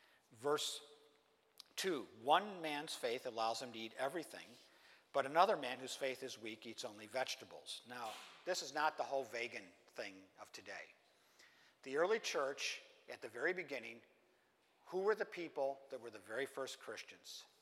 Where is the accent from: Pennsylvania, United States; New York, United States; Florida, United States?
New York, United States; Buffalo; also born or lived in South; I'm from Buffalo, New York, so I'm a Yankee. And when I lived in the South, that was how they defined me.